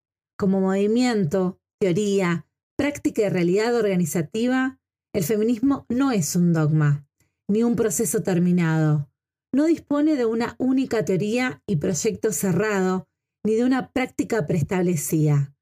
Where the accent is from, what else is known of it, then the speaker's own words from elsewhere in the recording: Argentina; soy de Argentina.